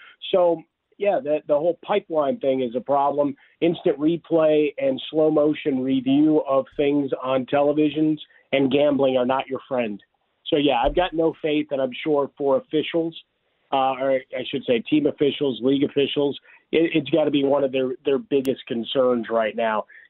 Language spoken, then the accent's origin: English; Chicago, Illinois, United States; Brother, I grew up in Chicago. I don't trust anybody.